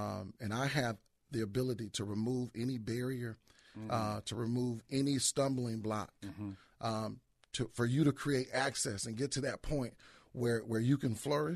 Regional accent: Ann Arbor, Michigan, United States; But and people wouldn't equate hardship and struggle with a person growing up in Ann Arbor.

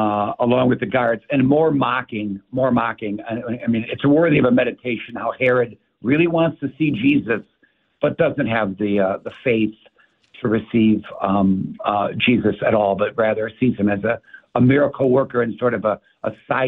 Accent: Chicago, Illinois, United States; Chicago. So I grew up in Ukrainian village at St. Helens

